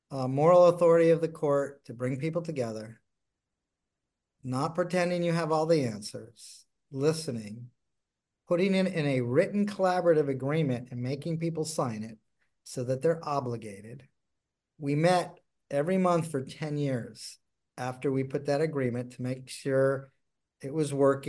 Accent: Florida, United States; Look, I am just lucky I am from Miami-Dade.

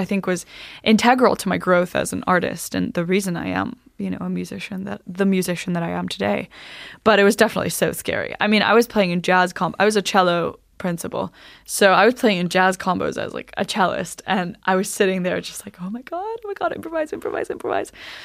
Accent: Iceland; even being half Chinese, I looked so different from the rest of the Icelanders. I remember answering, like, oh, no, I'm Icelandic.

